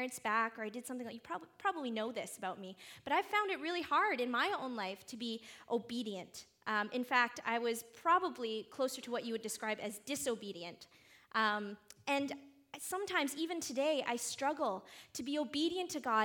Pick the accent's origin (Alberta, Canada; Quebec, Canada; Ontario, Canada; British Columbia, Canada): British Columbia, Canada; Vancouver; I'm from Vancouver. I can say it.